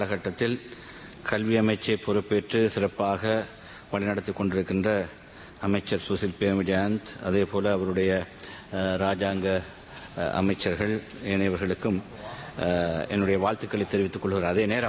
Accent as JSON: {"language": "Tamil", "town": "Hapugastalawa", "region": "Central Province", "country": "Sri Lanka", "tie": "born or raised there", "said": "என்னுடைய சொந்த ஊரான ஹபுகஸ்தலாவை"}